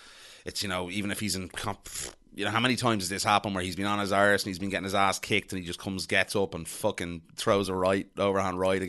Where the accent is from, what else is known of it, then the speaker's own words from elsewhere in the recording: Kyrgyzstan; No. I'm from Kyrgyzstan.